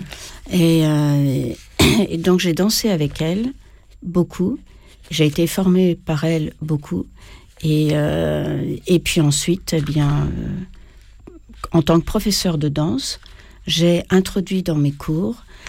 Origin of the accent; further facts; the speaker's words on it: Paris, Île-de-France, France; Alors, moi, je suis auvergnate de Paris